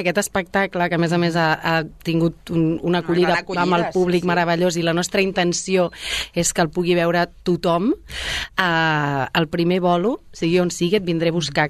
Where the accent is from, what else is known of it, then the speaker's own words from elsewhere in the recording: Sabadell, Catalonia, Spain; also born or lived in Barcelona; Jo neixo a Barcelona, però bueno, a la que surto de la Deixeus vinc a viure aquí. Sempre m'he criat a Sabadell, he viscut i he crescut aquí, a mitges amb el Baix Empordà